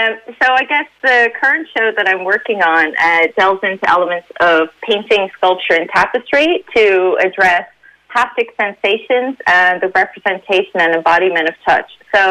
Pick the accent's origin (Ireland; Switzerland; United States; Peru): Ireland; So, yeah, so I grew up in Ireland my whole life. I'm a little Irish girl